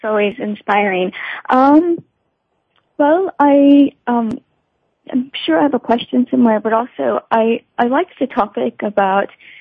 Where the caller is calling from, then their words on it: Hong Kong; I'm calling in from Hong Kong today.